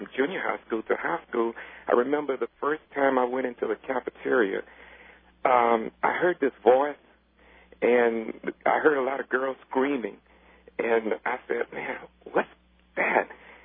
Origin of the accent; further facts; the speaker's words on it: San Antonio, Texas, United States; We're from here in San Antonio, Texas, born and raised.